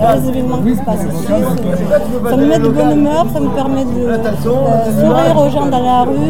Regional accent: Russia; now in Saint-Ouen, France; Je suis russe, mais je suis en France depuis 13 ans. Et j'habite à Saint-Ouen

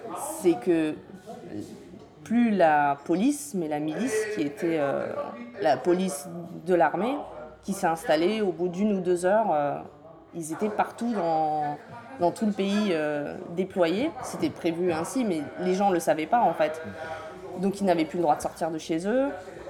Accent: Lubin, Lower Silesian Voivodeship, Poland; je suis polonaise. Je viens de Lubin, qui est une ville au sud de la Pologne, une ville un peu dans le centre où il y a énormément de mines.

